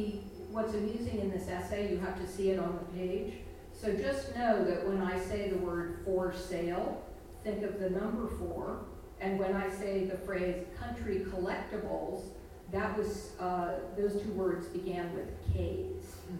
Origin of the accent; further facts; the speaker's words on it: Jacksonville, Florida, United States; I'm a Southerner. I grew up in what you may think is not the South, but it really is, Jacksonville, Florida. It's right over the border from Georgia.